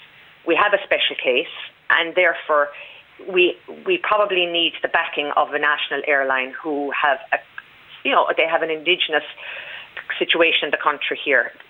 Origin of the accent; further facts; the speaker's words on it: Limerick, Munster, Ireland; I'm from Limerick, so we're West of Ireland people.